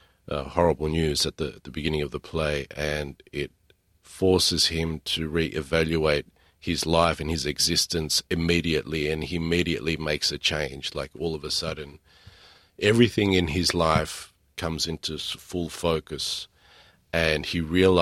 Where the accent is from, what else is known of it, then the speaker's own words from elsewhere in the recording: Greece; δηλαδή πώς είμαστε σαν Έλληνες.